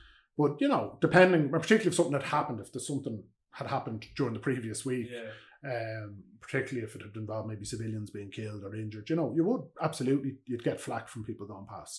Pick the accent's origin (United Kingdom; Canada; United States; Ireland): Ireland; We're both Irish. I happen to live in South Dublin. He happens to live in Belfast.